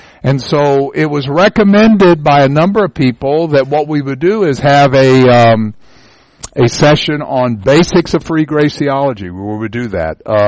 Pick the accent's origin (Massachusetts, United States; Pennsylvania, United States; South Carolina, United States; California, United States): South Carolina, United States; Well, I was worried it's going to be too cold here because we're from South Carolina, and I thought, oh man, and but it's not.